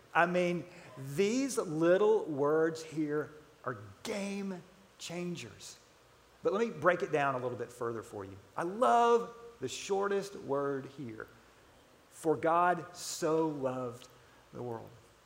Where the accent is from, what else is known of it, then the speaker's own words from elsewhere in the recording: Atlanta, Georgia, United States; I grew up in Atlanta, as I told you, and big sports fan.